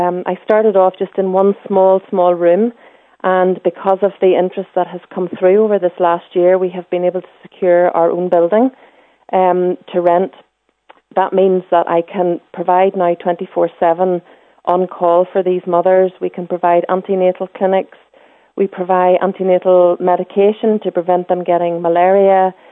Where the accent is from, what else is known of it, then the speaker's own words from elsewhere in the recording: Northern Ireland, United Kingdom; as us Northern Irish woman, myself included